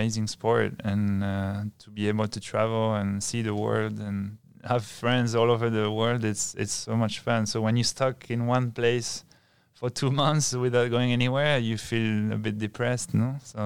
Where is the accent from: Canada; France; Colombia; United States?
France; Bayonne, Nouvelle-Aquitaine; I'm from Bayonne, and it's Biarritz is right next to Bayonne.